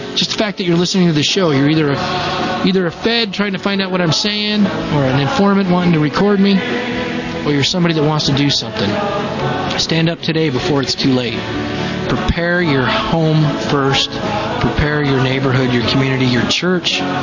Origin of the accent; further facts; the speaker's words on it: United States; I'm Dutch and I'm Scottish and I have a whole lot of anguish to direct towards the English. And I'm American. I'm an American.